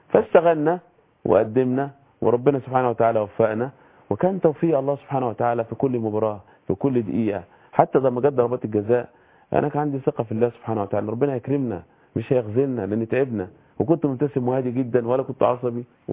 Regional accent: Egypt; لان هم غانا تيم بطوله خد كاس عالم عندنا في مصر.

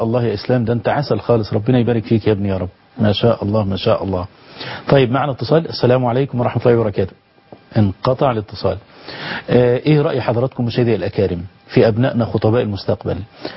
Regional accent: Egypt

